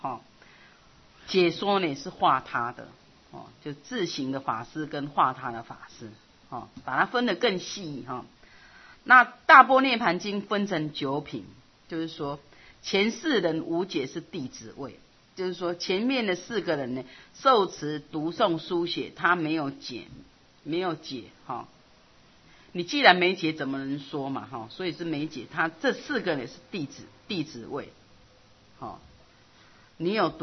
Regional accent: Taiwan; 我们台湾人就是你搞我几年嘛，不要紧，那种心态啊。

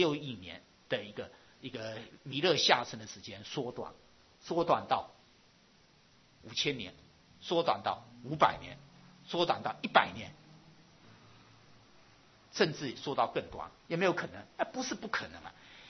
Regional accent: Taiwan; born there; 因为我们生在台湾，我们用台湾做例子啊。

